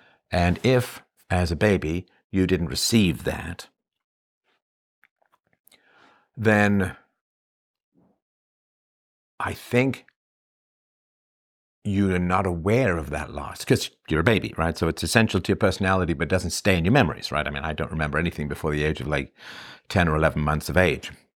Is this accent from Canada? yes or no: no; Ireland; born there; And I was born in Ireland